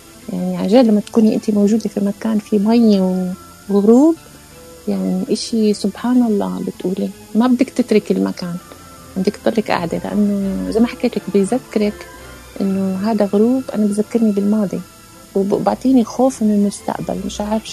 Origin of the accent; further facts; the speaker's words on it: Kuwait; born there; بلدنا إحنا تغربين، يعني أكيد، مع أنه بحين لمسقط رأسي بس الكويت، بس مش بلدي كمان، يعني ولدت فيها بس بلد أهلي،